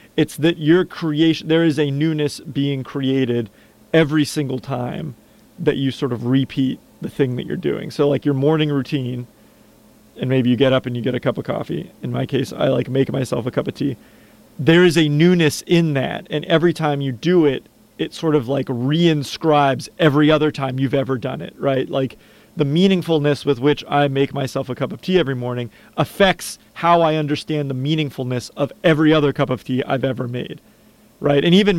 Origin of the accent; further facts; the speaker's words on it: Upper St. Clair, Pennsylvania, United States; This is in Upper St. Clair, Pennsylvania, near Pittsburgh, my hometown.